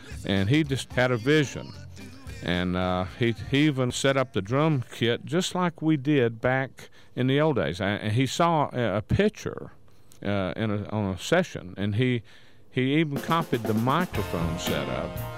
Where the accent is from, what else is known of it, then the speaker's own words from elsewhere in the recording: Muscle Shoals, Alabama, United States; I'm from Muscle Shoals, Alabama, and we've been in the recording industry here about 40 years.